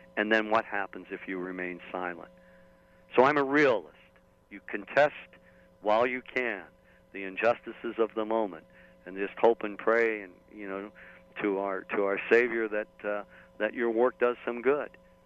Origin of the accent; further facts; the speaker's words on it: Pittsburgh, Pennsylvania, United States; also born or lived in McKeesport; I grew up in the Pittsburgh area, you know, and the third person was an English professor who grew up near where I was born in McKeesport, Pennsylvania.